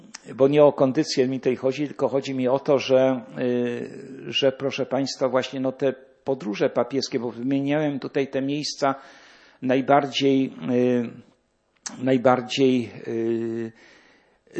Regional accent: Jelenia Góra, Lower Silesian Voivodeship, Poland; Ja pochodzę osobiście z Jeleniej Góry.

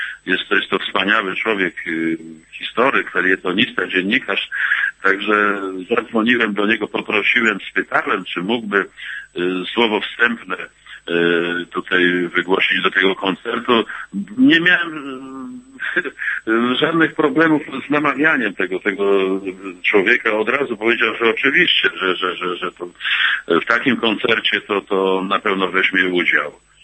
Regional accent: Ożarów Mazowiecki, Masovian Voivodeship, Poland; born there; Ja urodziłem się w Ożarowie Mazowieckim

